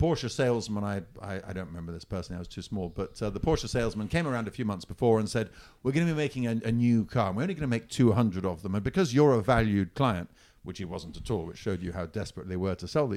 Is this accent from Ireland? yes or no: no; Italy; I grew up in Italy